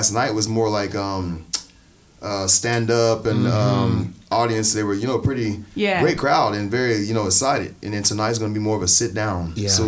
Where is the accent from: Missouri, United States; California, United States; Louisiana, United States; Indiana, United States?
Louisiana, United States; I mean, y'all's humidity can't be so bad. I mean, I'm from Louisiana.